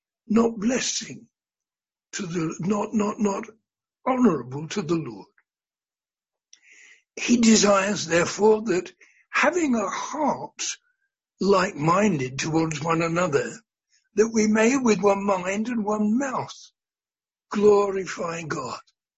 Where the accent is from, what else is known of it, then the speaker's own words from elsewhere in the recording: Nigeria; that it's the culture we come from. We come from Nigeria, and there are those there from the West Indies.